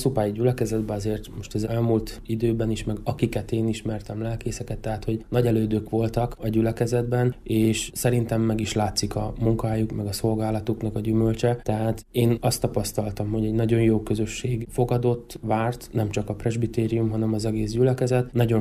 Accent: Zakarpattia Oblast, Ukraine; Kárpátaljáról származom, és én a teológia elvégzése után is Kárpátaljára mentem haza

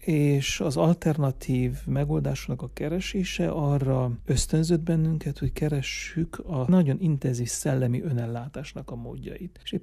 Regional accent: Székelyvaja, Mureș County, Romania; also born or lived in Szövérd; Édesapám lelkész, és lelkész családban nevelkedtem a Marosvásárhely közelében. Pici koromat Szövérden, és azt követően 20 éven keresztül Székelyvajában élt a család. Az elemiskoláimat Székelyvajában, Marosvásárhelytől 15 kilométerre egy szintiszta magyar református falu. Tehát itt töltöttem a gyerekkoromat

